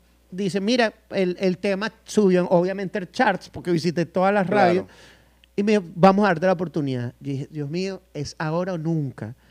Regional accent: Venezuela; Vengo de regresar de Venezuela, después de, no sé, casi 4 años

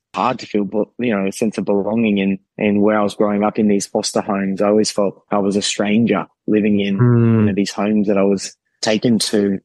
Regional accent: Australia; when I was born in Australia. I was removed from my biological parents from a very young age. I was taken into the out-of-home care and child protection system. I grew up, you know, in foster care

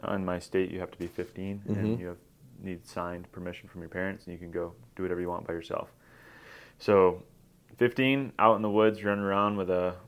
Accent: Massachusetts, United States; I grew up in Massachusetts.

